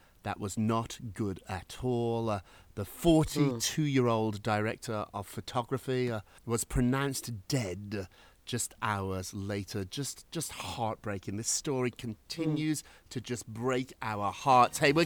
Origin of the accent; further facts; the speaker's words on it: United Kingdom; now in United States; when I was growing up in Britain